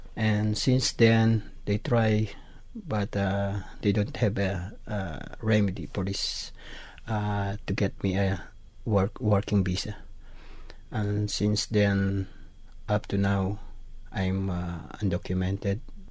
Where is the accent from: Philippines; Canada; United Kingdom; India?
Philippines; now in United States; from Philippines. I arrived here in 2004, and I arrived as a tourist visa.